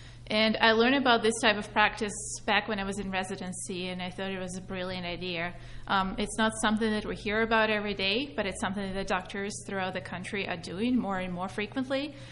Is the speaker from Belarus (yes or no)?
yes; Belarus; English is a second language; moved away as an adult; now in United States; So I'm originally from Belarus. It's a country in Eastern Europe. Moved to this country when I was 18.